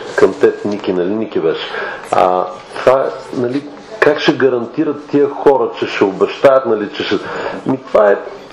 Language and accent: Bulgarian; Romania; Bulgarian is a second language; now in Bulgaria; аз като румънец